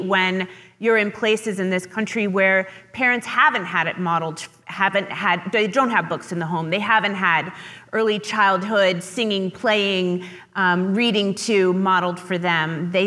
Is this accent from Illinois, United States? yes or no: no; West Virginia, United States; So I grew up in West Virginia. I was surrounded by rural generational poverty, but I grew up in a middle-class house.